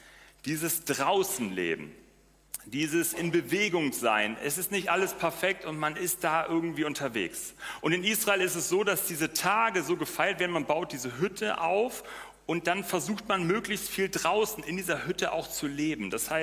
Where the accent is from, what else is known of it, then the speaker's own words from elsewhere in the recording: Northern Germany, Germany; Ich als Norddeutscher, mir fiel das nicht so schwer an dieser Stelle